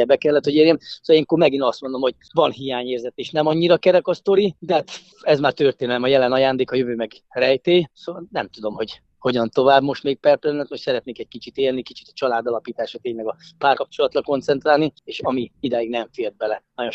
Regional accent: Cegléd, Pest, Hungary; Én mai napig is ceglédi vagyok, Cegléden éltem

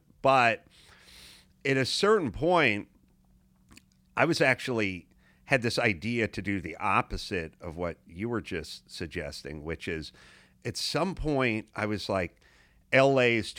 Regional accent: North Hollywood, California, United States; No, I grew up in North Hollywood, but it was a, you know, million miles away from Hollywood.

